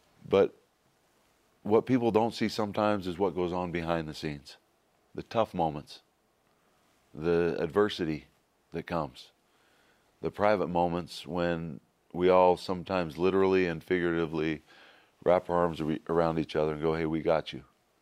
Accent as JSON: {"language": "English", "town": "Provo", "region": "Utah", "country": "United States", "tie": "born or raised there", "said": "And, the thought of a kid growing up in East Provo. I used to look over this incredible campus."}